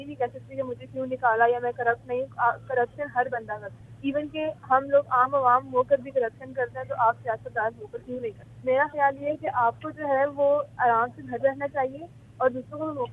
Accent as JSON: {"language": "Urdu", "town": "Rawalpindi", "region": "Punjab", "country": "Pakistan", "said": "میں راول پنڈی سے ہوں۔"}